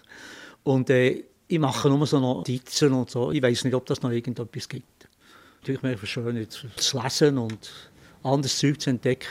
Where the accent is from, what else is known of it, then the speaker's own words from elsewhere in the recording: Bern, Switzerland; Meine Eltern sind in Bern gewohnt.